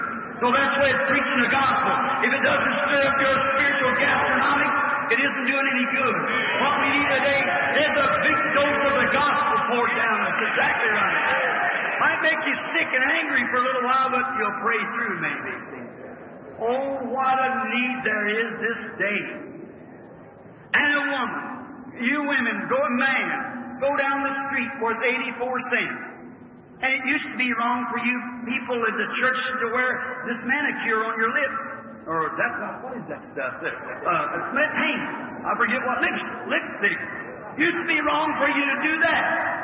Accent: Kentucky, United States; You know, I was raised in Kentucky, as I told you.

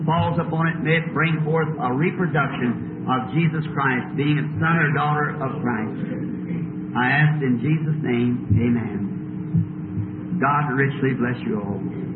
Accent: Ireland; I said, Mother, we are a Catholic background. We know that, being Irish.

